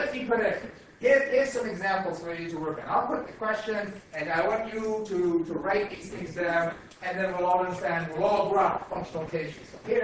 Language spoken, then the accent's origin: English; India; I'm Indian.